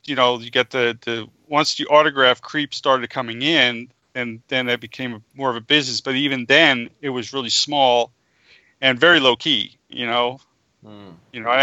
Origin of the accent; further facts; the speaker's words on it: New Jersey, United States; since a lot of people know I'm from New Jersey, New York City area